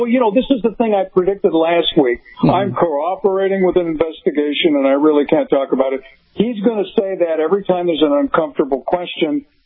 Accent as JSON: {"language": "English", "town": "Chicago", "region": "Illinois", "country": "United States", "said": "You know, I'm originally from Chicago, a longtime Chicago Bears fan"}